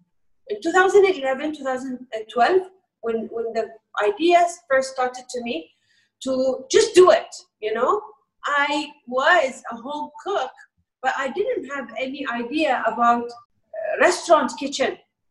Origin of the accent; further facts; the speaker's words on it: Iran; I grew up in farms in Iran, where my mom, my late mom, came from.